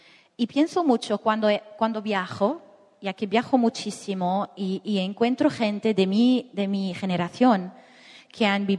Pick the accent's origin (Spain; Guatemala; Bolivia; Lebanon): Lebanon; Beirut, Beirut Governorate; tengo un rapporto muy conflictual con mi país y con mi ciudad natal, con Beirut.